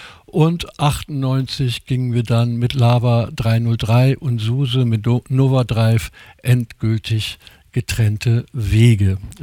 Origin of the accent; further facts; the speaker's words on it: Regensburg, Bavaria, Germany; Ich bin, wie bereits erwähnt, in Regensburg an der Donau geboren und meine Eltern und Großeltern kommen aus der Oberpfalz und aus dem böhmischen Raum. Ich bin aufgewachsen mit den … bayerischer Volksmusik